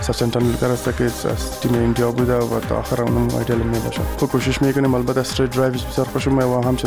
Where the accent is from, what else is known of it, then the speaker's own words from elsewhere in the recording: Afghanistan; بعد از افغانستان آمدیم. بعد افغانستان در ملک خود کرکت شروع کردیم